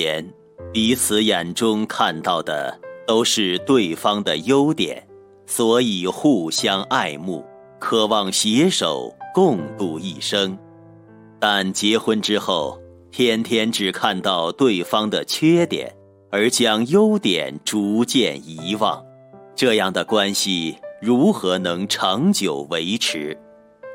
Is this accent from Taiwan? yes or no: no; China; 我们中国人常说家和万事兴